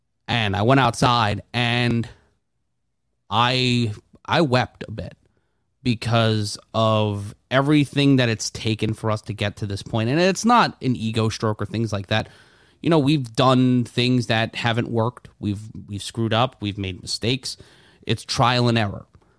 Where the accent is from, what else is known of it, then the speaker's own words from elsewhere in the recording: Brooklyn, New York, United States; I grew up like 2 miles away from the Bell House. I grew up in Sunset Park, Brooklyn